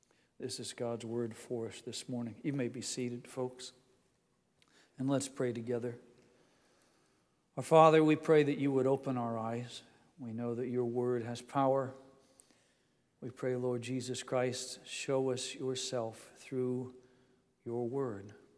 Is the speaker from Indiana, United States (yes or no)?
yes; Indiana, United States; I'm from Indiana, so I'm never exactly sure how to pronounce the name of the museum in Paris.